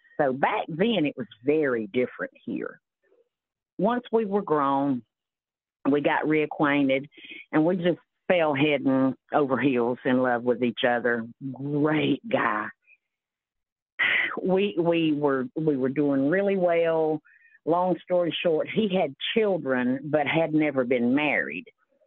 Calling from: South Carolina, United States; I am in South Carolina.

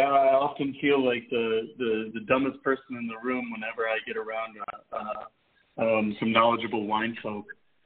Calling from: Mexico City, Mexico; I'm calling from Mexico City, actually.

